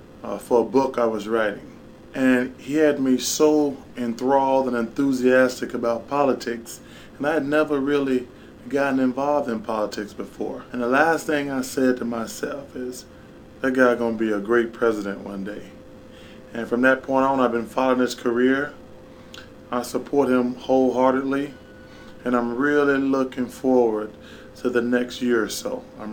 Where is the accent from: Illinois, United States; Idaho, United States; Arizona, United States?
Arizona, United States; Scottsdale; I'm from Scottsdale, Arizona, and I'm retired.